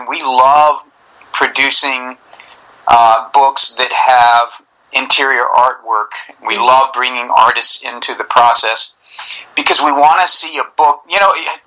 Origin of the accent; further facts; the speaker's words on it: the South, United States; Like, I grew up in the South, and so I read a lot of Mark Twain.